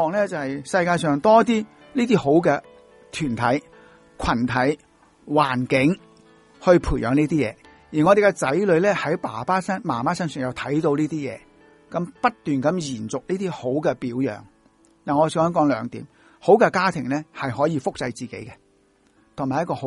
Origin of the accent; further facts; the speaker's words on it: Guangdong, China; 但系我哋广东人话，即系一生儿女债半世老婆奴咧